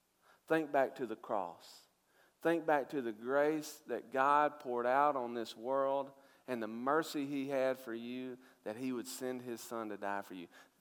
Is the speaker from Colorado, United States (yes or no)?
no; Tupelo, Mississippi, United States; born there; I was born in Tupelo, Mississippi. My daddy worked in a furniture factory. My mother was a beautician.